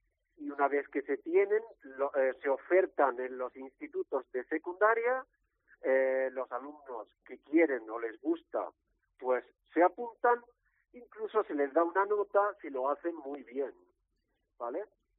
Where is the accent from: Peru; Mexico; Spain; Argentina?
Spain; moved away; pero yo soy español. Me formé en mi país